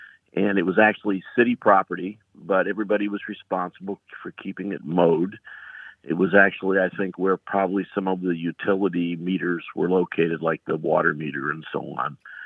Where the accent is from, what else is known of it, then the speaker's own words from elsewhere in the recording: Akron, Ohio, United States; I got thinking about a term that was used back in my hometown of Akron, Ohio, and I have never heard it used anywhere else before.